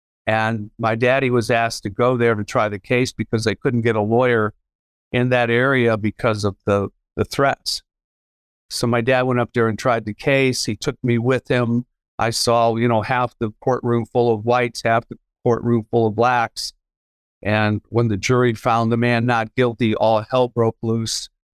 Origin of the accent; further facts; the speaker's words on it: St. Paul, Missouri, United States; I born and raised in Missouri, a small town called St. Paul, Missouri. Had a blinking red light, or amber light in the middle of the town.